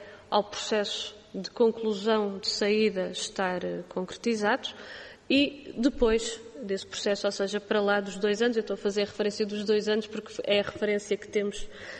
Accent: Portugal; como é óbvio sendo portugueses

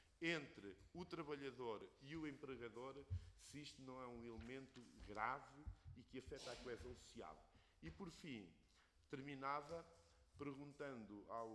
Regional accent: Marinha Grande, Leiria, Portugal; eu sou de um distrito, eu fui eleito para um distrito, que é o distrito de Leiria, sou do Conselho da Marinha Grande

